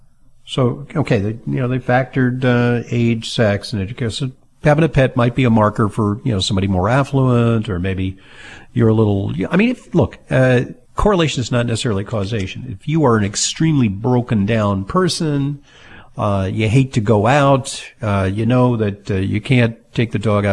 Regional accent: Santa Monica, California, United States; because I grew up in Santa Monica, California.

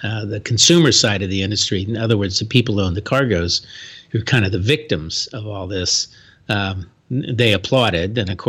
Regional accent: Florida, United States; Many of them down in my home state of Florida, the FanJul brothers are the kind of the biggest users of these subsidies.

